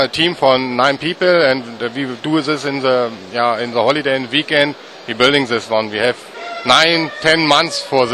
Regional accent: Germany; English is a second language; Yeah, we come from Germany, but we drive all over the world.

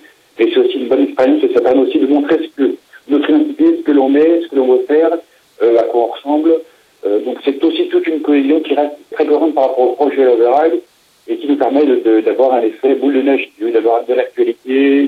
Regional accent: France; on est français, on l'assume parfaitement

